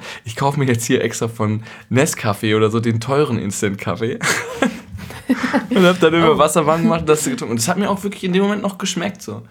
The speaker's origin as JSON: {"language": "German", "region": "North Rhine-Westphalia", "country": "Germany", "lives_now": "Berlin, Germany", "said": "ich komme aus Westfalen"}